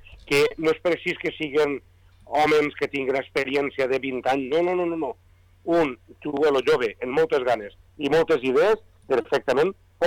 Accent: Sant Joan de Moró, Valencian Community, Spain; Moró s'havia presentat sempre, el meu poble, Sant Joan de Moró

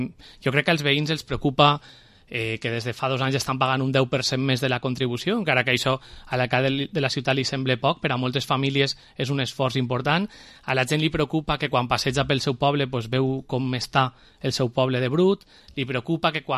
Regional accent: Vila-real, Valencian Community, Spain; vostè me preguntava que per què o què vull jo per al meu poble, ho faig principalment per això. No? A mi m'apassiona Villarreal.

